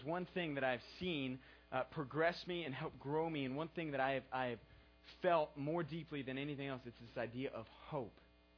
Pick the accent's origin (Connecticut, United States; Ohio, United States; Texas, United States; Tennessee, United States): Texas, United States; Houston; I grew up in Houston, like I've told you guys before, and I had a single mom